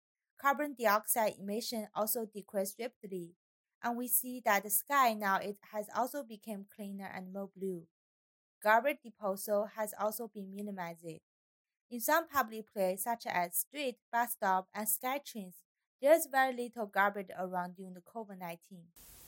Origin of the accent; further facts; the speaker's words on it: China; English is a second language; international student in Amikar University of Art and Design. My home country is China